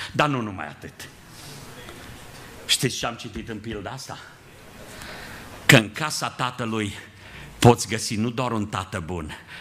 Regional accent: Transylvania, Romania; now in Timișoara, Romania; Eu am crescut undeva în Ardeal, pe Valea Someșului. Și când am avut 15 ani, a trebuit să plec de acasă. Venit la școală, am venit spre Timișoara

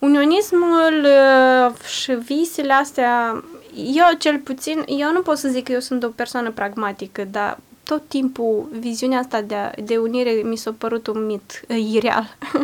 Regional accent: Moldova; eu sunt din Republica Moldova, nu știu să vorbesc ucrainească

